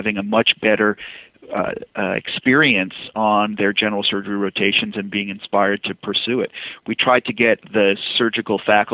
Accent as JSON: {"language": "English", "region": "New York", "country": "United States", "also_born_or_lived": "Boston", "moved": "yes", "said": "I'm originally from New York and did my early schooling there, but then moved to Boston where I did undergraduate and medical school at Harvard"}